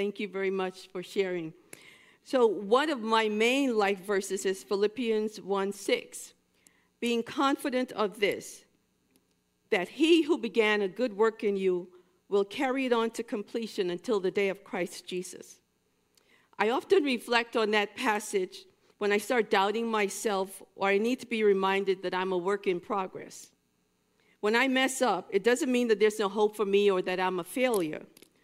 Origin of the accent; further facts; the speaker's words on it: Bahamas; now in United States; Growing up in the Bahamas, I was used to doing well in school. But after we moved to the United States and as I got older